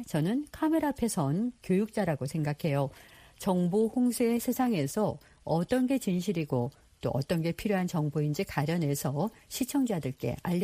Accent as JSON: {"language": "Korean", "region": "California", "country": "United States", "tie": "born or raised there", "also_born_or_lived": "Glendale", "said": "저는 서부 최대 도시인 로스앤젤레스 근교 글렌데일에서 태어나서 오렌지 카운티에서 자랐고요."}